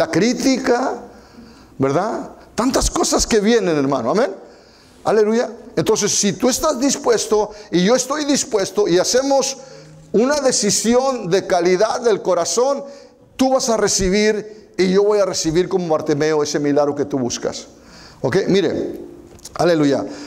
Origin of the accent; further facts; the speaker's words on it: Texas, United States; now in California, United States; estamos aquí en California, yo vengo de Texas, estamos aquí en California